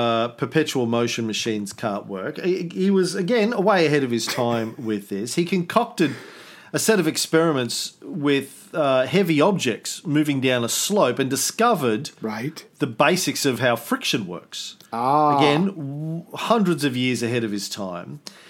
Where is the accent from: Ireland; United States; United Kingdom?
Ireland; But really, look, and I'm Irish. So I can say